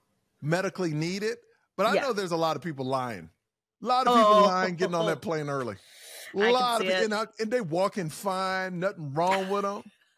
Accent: Texas, United States; I never remember it, but I'm from Texas. I never remember it being cold in March

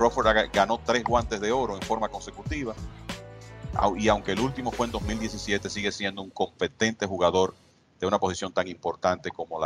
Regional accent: Dominican Republic; Y como dominicano y latino, uno quisiera, ¿verdad?, que Vladimir Guerrero Jr. obtuviera ese premio algún día

